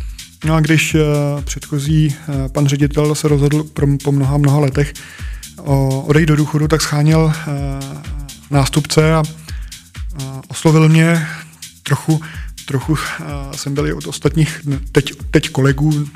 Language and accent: Czech; Trhové Sviny, South Bohemian Region, Czechia; protože odsud pocházím z Trových Svinů nebo kousíček odtud